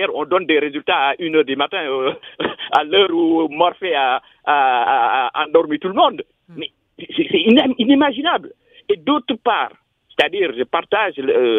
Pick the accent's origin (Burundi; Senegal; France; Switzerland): Senegal; En tant que Sénégalais